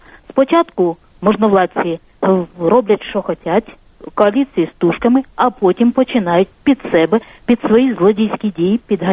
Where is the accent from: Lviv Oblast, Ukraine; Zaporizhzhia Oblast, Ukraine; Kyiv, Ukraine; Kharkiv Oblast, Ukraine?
Kyiv, Ukraine; я з Києва.